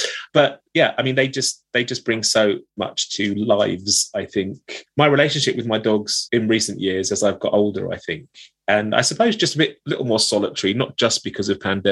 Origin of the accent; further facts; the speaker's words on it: London, United Kingdom; I was brought up in East London, Essex, where particularly women sort of had this slightly camp turn of phrase.